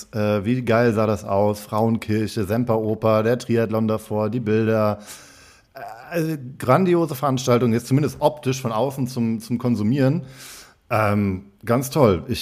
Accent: Schleswig-Holstein, Germany; da ist deutscher Vizemeister jemand von Blau-Weiß Neumünster geworden. So kommt bei mir um die Ecke, wo ich herkomme.

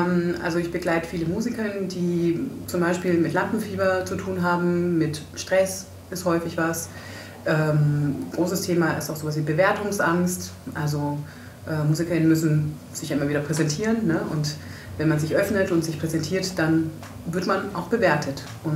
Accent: Berlin, Germany; ich komme aus Berlin, bin gerade auf dem Weg nach Leipzig

